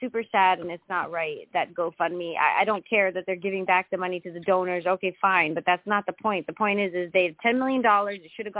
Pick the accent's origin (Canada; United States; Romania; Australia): Canada; And, of course, I'm Canadian, too, and I find it disgusting